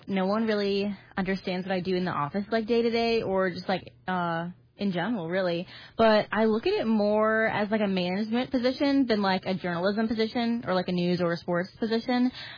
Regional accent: Bourbonnais, Illinois, United States; at a different radio station, like, in my hometown in Bourbonnais

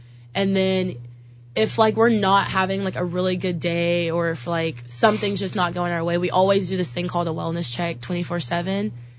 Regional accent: Arkansas, United States; now in Illinois, United States; I am from Arkansas.

